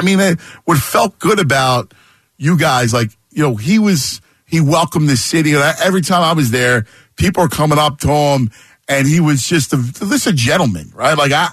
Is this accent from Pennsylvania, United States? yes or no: yes; Philadelphia, Pennsylvania, United States; As a Philadelphian to another Philadelphian, we're proud, so proud of you, buddy.